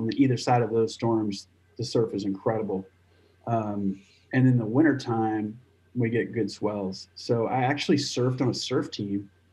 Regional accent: Alamo, Texas, United States; we lived outside of an even smaller town called Alamo, Texas. And it was so close to the border that I could crawl up my roof and see Mexico.

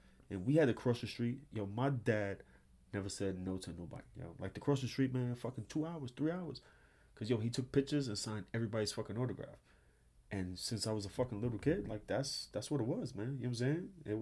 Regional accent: New York, United States; No, born and raised in New York.

